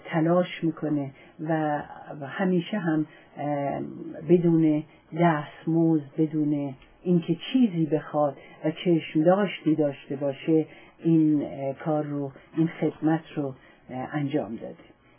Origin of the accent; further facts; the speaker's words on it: Iran; من به عنوان یک ایرانی سپاسگزارم از ایشون